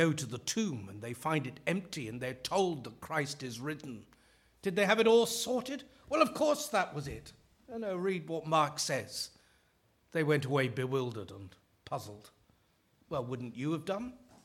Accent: Leicester, East Midlands, United Kingdom; I come from Leicester

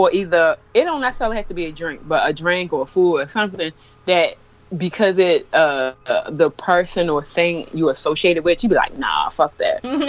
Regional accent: Baltimore, Maryland, United States; accent: Baltimore; so y'all hear my Baltimore accent. So imagine a nigga who accent just as thick as mine coming home from school

